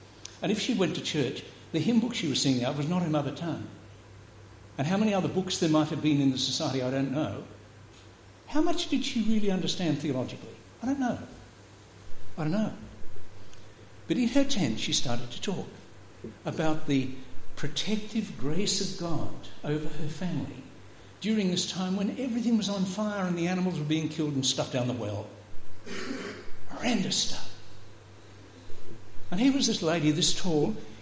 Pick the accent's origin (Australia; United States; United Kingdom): Australia; Queensland; I was brought up in the Darling Downs in Queensland and had a lot of experience with sheep.